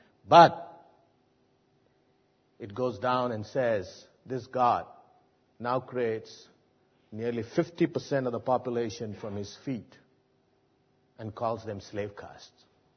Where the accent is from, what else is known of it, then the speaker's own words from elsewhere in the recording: India; somebody like me, who was shielded from the caste system growing up as an Indian.